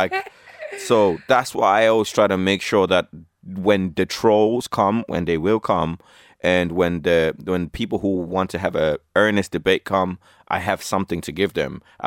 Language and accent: English; Shannon, County Clare, Ireland; It is about growing up in Shannon, County Clare. And it is about being a first generation immigrant and making my way through teenage life and the complications of being from the diaspora while also hanging on to what it means to be Irish in 2001 and beyond